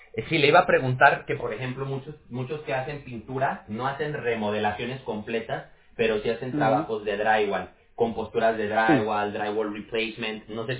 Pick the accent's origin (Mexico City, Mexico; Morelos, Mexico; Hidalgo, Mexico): Mexico City, Mexico; now in California, United States; Yo también soy de México. De hecho, yo nací en la Ciudad de México, pero ya tiene como 20 años que me moví aquí a California.